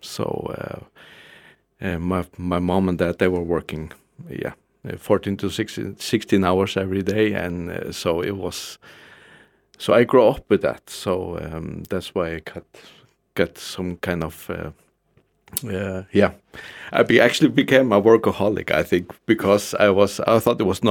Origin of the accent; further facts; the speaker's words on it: Skálafjørður, Eysturoy, Faroe Islands; I grew up in Skálafjørður, or some people call it Skálabotn, in the tank station there. My father built that tank station, so that was my kindergarten growing up.